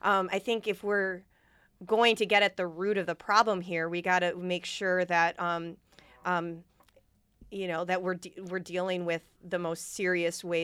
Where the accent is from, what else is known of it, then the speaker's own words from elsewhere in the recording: St. Joseph, Michigan, United States; I grew up in St. Joseph, Michigan, which is across the river from Benton Harbor